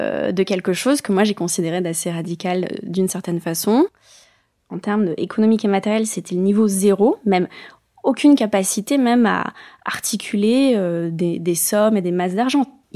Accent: Basque Country, Spain; also born or lived in Bayonne, France; Moi, je suis native de Bayonne, mais après, on a vite gravité Pays Basque, mais côté espagnol, donc on est passé à l'autre côté de la frontière. Et puis, en fait, s'en suivent 30 déménagements.

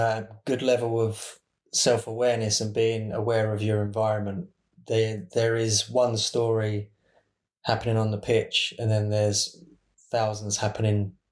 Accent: United Kingdom; The cynic in me would, as British, so I'm inherently cynical.

